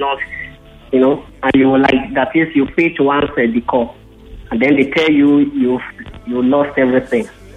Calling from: Ogun, Nigeria; All the way from Ogun.

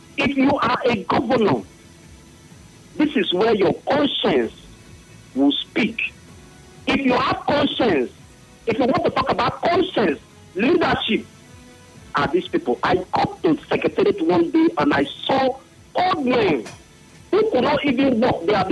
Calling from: Bury, North West England, United Kingdom; I'm calling from Bury.

